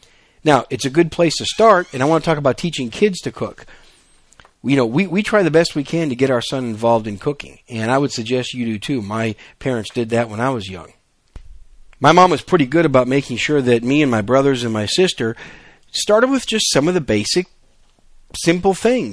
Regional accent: Wisconsin, United States; I grew up in Wisconsin up north. There's a lot of birchwood trees up there.

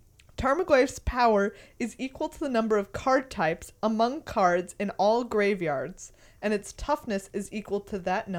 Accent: Texas, United States; I should know, because I am from Texas

